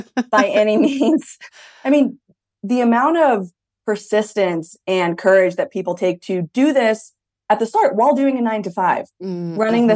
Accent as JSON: {"language": "English", "region": "Texas", "country": "United States", "tie": "born or raised there", "moved": "yes", "lives_now": "Colorado, United States", "said": "I'm not a big East Coast fan, originally growing up in Texas and now living in Colorado."}